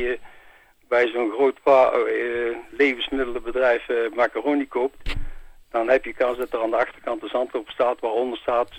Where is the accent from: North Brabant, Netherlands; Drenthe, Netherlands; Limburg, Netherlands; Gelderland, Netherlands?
North Brabant, Netherlands; Oosterhout; ik kom uit het Brabantse Oosterhout.